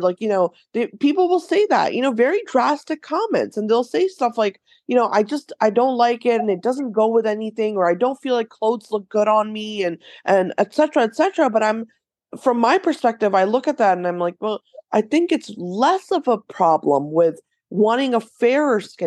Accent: India; I come from a culture like, you know, in India, like my parents were from India. I'm from India. I was born there.

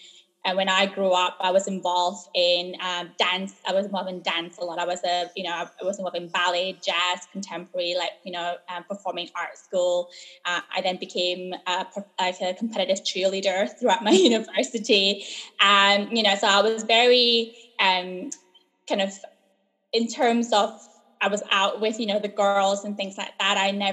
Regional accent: Malaysia; So growing up in Malaysia

